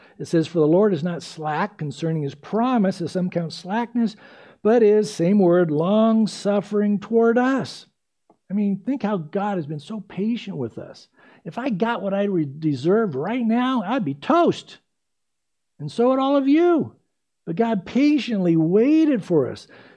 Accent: San Diego, California, United States; Growing up in San Diego, driving around those stupid freeways, you can lose your patience in a hurry.

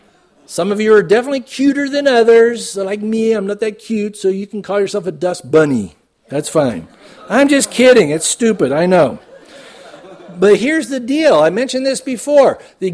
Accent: San Diego, California, United States; When I was a kid growing up in San Diego, man, I couldn't wait for the last day of the school year.

